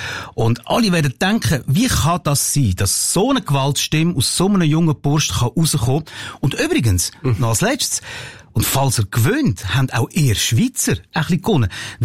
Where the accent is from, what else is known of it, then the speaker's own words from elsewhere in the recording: Graz, Styria, Austria; meine Heimatstadt Graz in der Steiermark ist